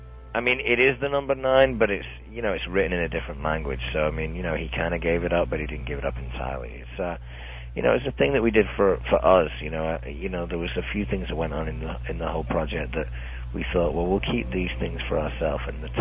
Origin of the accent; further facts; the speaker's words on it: Manchester, North West England, United Kingdom; I'm from Manchester.